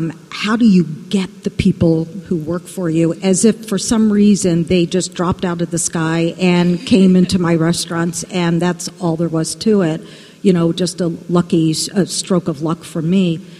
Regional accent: Indiana, United States; I'm from Indiana

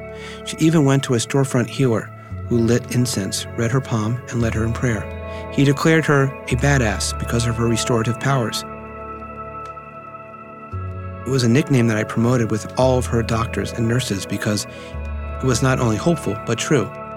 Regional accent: Washington, District of Columbia, United States; I grew up in Washington, D.C., and this is now 1970-ish, that I have a recollection of.

